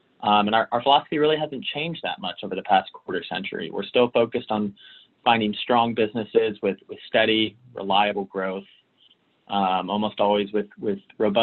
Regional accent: Alabama, United States; now in Boston, United States; I went to school at Auburn, which is in the state of Alabama, before I moved up to Boston, like a whole different world. So as a Southerner from a smaller city

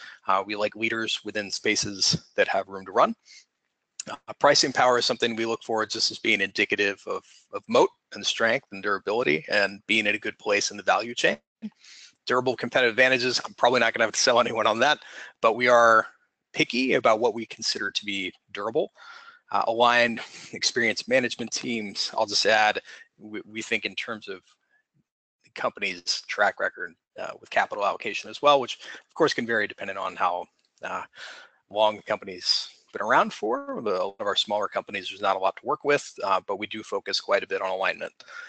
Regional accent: United States; now in Sydney, Australia; As you can tell from the accent, I'm an American, but I've been here in Sydney for about 5 years now

